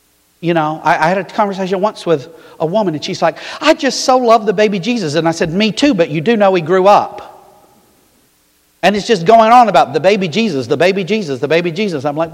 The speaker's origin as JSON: {"language": "English", "region": "Maine", "country": "United States", "said": "Literally, I'm a Mainer. I'm from Maine."}